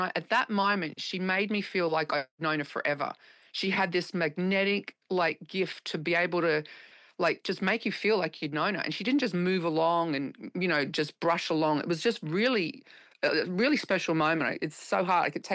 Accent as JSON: {"language": "English", "town": "Yamundi", "country": "Australia", "tie": "born or raised there", "said": "I grew up in Australia in a very small town called Yamundi"}